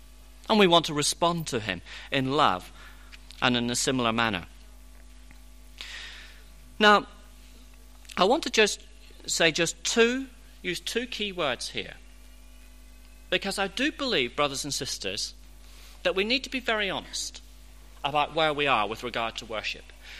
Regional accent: United Kingdom; I'm frightened to kiss. I'm British.

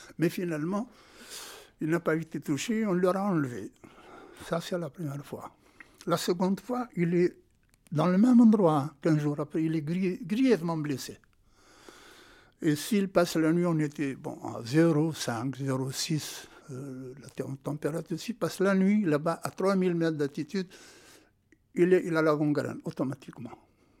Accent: Algeria; je me trouve dans une unité comme ça, hein, marocaine, alors que je suis algérien.

